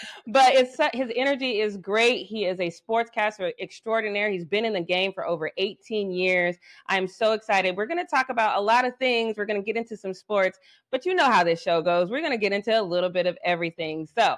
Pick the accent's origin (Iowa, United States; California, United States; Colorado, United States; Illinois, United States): Colorado, United States; So when I say accurately, I'm very intentional about that because I am from Colorado.